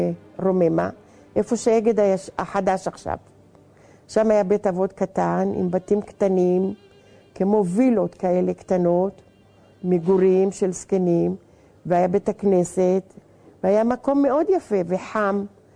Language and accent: Hebrew; Jerusalem, Jerusalem District, Israel; אני ילידת עיר העתיקה, ואנחנו היינו עד המלחמה שם, ברחוב היהודים